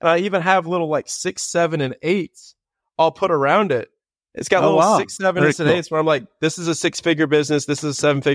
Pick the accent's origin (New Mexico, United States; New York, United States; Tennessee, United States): Tennessee, United States; now in Austin, United States; Tennessee.